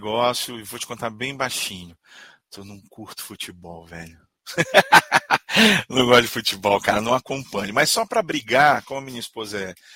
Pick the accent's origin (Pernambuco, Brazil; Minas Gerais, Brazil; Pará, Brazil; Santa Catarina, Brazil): Pará, Brazil; Belém; amazônida, nascido e criado em Belém do Pará